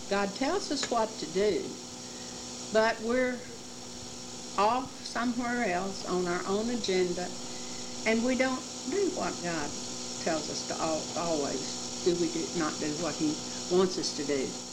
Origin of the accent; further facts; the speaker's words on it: Fort Griffin, Texas, United States; born or raised there